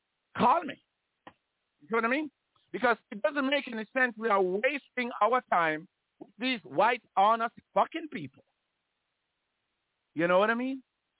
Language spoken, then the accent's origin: English; Jamaica; I grew up in Jamaica, and my parents never talk about slavery.